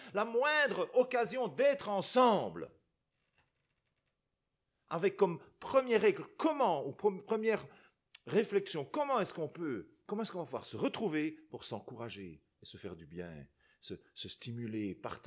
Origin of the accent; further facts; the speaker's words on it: Belgium; moi, je suis dans une petite communauté, 30-40 adultes, hein, à Jean Blou, entre Bruxelles et Namur.